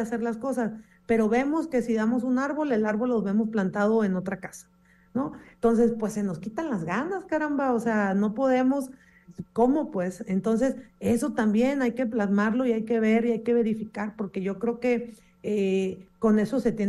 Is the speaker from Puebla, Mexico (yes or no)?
no; Los Cabos, Baja California Sur, Mexico; yo soy originaria de Los Cabos, yo aquí nací, aquí crecí, primeramente Dios me permita aquí morir, ¿no? Y aquí quedarme en mi tierra.